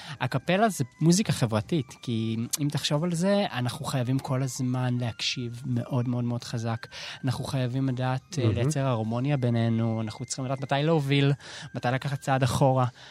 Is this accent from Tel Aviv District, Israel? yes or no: yes; Tel Aviv, Tel Aviv District, Israel; אני יליד שכונת התקווה